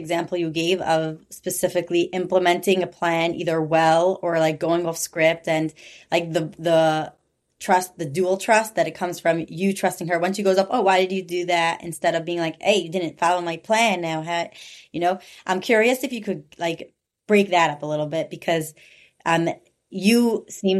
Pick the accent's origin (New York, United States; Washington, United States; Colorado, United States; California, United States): New York, United States; Actually, I'm from New York, but New York and New Jersey